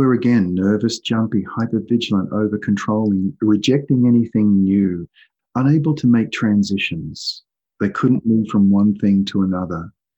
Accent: Australia; I'm Australian.

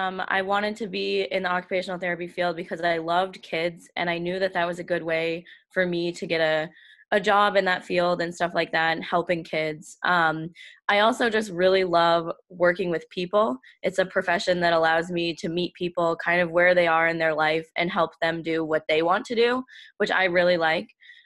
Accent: Guilford, Maine, United States; I'm from Guilford, Maine. I'm 24 years old. I grew up in Guilford. I've never gone far from here.

